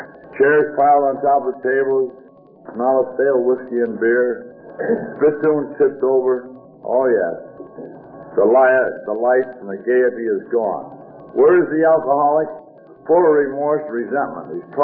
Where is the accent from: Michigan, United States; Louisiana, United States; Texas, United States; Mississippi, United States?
Michigan, United States; Kalamazoo; As your chairman says … Hi, everybody.